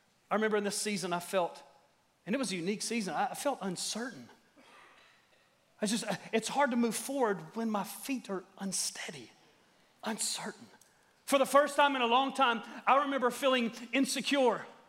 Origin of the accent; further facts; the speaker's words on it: the South, United States; I know some of y'all don't believe in whippings. I grew up in the South.